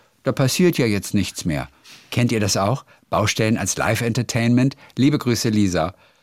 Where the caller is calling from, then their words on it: Dresden, Saxony, Germany; Ich komme aus Dresden und höre schon seit Monaten begeistert.